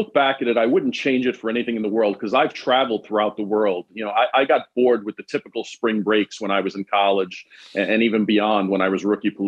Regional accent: New York City, New York, United States; being born and raised in New York City, where it just back in the 70s and 80s was not a safe place.

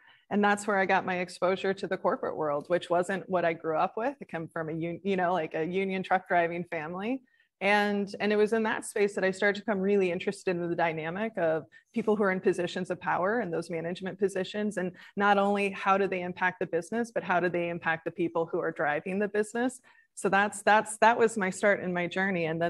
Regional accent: Midwest, United States; I realized that I didn't know how to talk about the hard stuff growing up in the Midwest, that we're very much, it's Midwest nice, right?

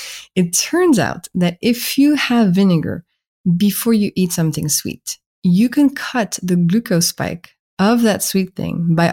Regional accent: France; accent: French; English is a second language; No, my French accent is betraying me.

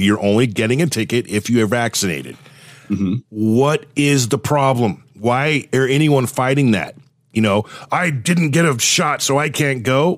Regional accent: Thousand Oaks, California, United States; I grew up in Thousand Oaks, California.

